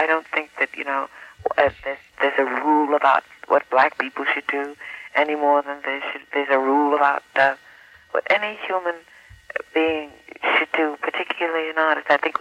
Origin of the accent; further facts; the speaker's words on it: Harlem, New York, United States; And I grew up in Harlem